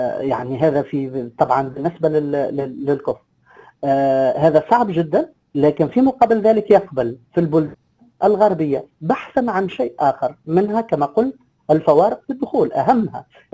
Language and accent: Arabic; Tunisia; وهذا هو السياسة اللي جبنا حقيقة الغايدة عندنا في تونس، ومازال سياستنا تشجع نوعا ما عن الهجرة